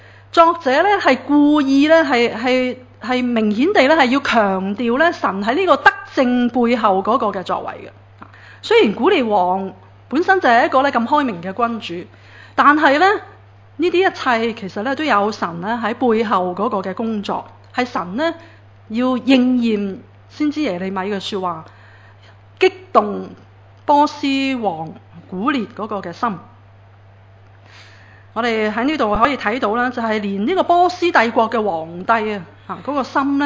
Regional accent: Hong Kong

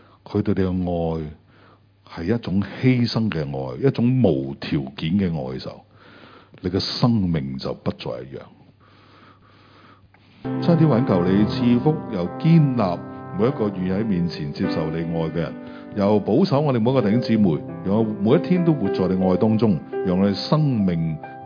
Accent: Hong Kong; 但係即係唔係我哋香港人嗰只好靚咁

